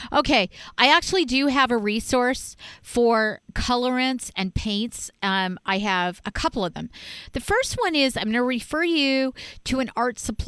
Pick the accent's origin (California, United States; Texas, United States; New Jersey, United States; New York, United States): California, United States; I'm a girl from Southern California, okay?